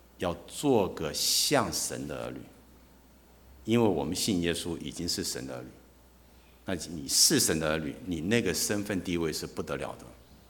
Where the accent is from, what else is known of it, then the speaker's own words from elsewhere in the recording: China; 甚至何况我们中国人讲心有灵犀一点通嘛。